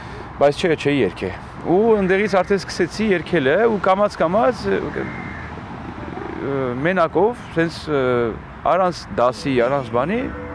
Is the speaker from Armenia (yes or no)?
no; France; ես Ֆրանսիայում եմ ծնվել, մեծացել, հայ սիրտ ունեմ, հայկական սիրտ ունեմ, այս հայկական մշակույթը միշտ եղել է իմ մեջը։